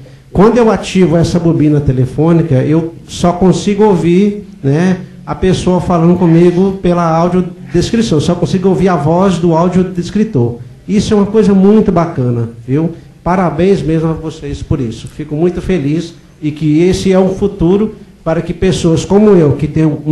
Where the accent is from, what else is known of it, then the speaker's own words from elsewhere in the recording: Belo Horizonte, Minas Gerais, Brazil; eu sou de Belo Horizonte, Minas Gerais